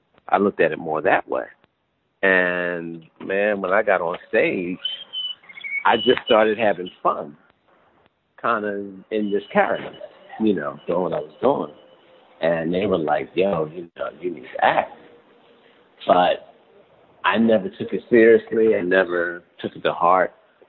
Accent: Philadelphia, Pennsylvania, United States; so I was raised in Philly. My mom was a teacher.

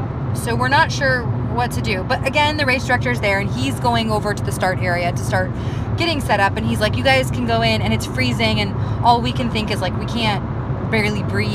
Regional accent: Florida, United States; So we are from Florida, and it was 30 degrees.

